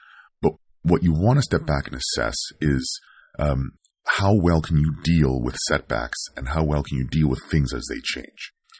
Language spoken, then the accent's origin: English; Canada; I'm from Canada